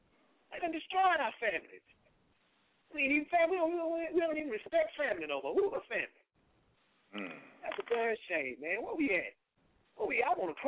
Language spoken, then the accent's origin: English; Garland, Texas, United States; also born or lived in Dallas; And I'm from Gall, and I was born in in Dallas and raised in Garland